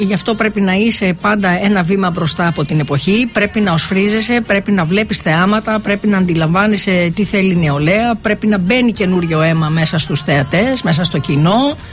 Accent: Greece; Ήταν για μένα ύψιστη τιμή να μου ζητήσει η πατρίδα μου, η Ελλάδα μου, να την υπηρετήσω για 22 μέρες.

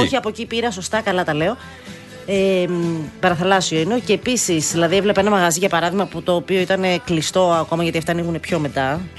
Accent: Larissa, Thessaly, Greece

